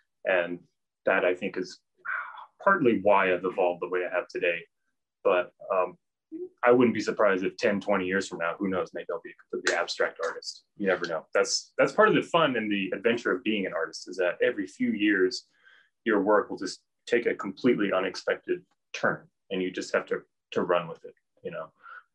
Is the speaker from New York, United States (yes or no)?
no; Texas, United States; and then later growing up in West Texas in the sparse desert, but watching the giant thunderstorms and dust storms on the clouds of the horizon